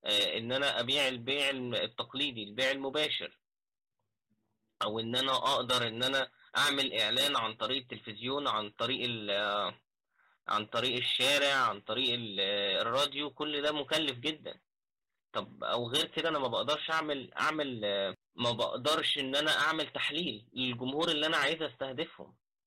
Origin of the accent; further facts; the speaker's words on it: Egypt; من مصر، عندي 28 سنة.